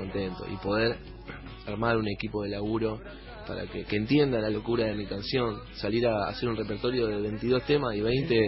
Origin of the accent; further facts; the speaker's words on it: Avellaneda, Buenos Aires Province, Argentina; soy de Avellaneda, del barrio de Piñeiro.